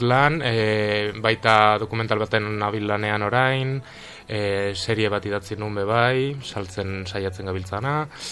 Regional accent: Pamplona, Navarre, Spain; born there; now in Barcelona, Spain; ni berez Iruña jaio nintzen, nire, baina nire familia guztia Durangokoa da, eta Bartzelonan bizi naiz.

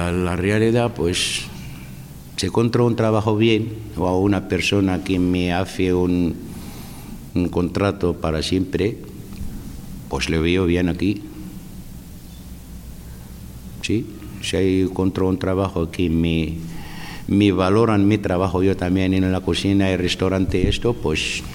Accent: Morocco; Spanish is a second language; now in Irún, Spain; Soy marroquí.

